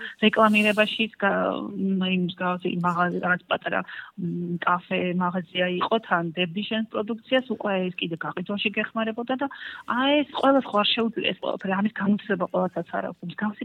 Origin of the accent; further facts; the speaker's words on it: Kobuleti, Adjara, Georgia; now in Batumi, Georgia; მე ვარ ქობულეთიდან, დაბადებული ვარ იქოსოთ იქ და ბათუმში ვცხოვრობ